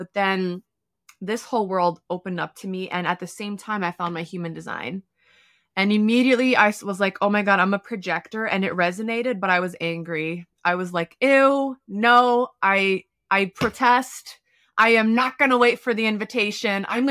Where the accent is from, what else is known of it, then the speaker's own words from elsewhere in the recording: New York, United States; And like you said, I'm from New York, raised by Polish immigrants.